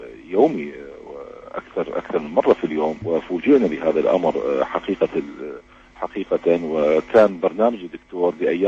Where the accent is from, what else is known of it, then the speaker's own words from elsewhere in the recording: Iraq; احنا عراقيين ثابتين مع العالم الديمقراطي، مع العالم الحر